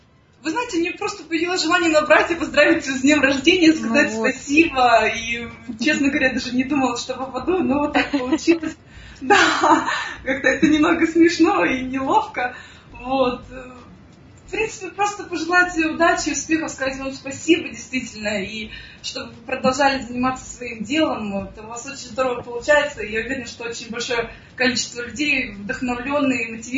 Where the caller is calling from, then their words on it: Ukraine; Самое интересное, что я звоню вам с Украины, с далекой Украины.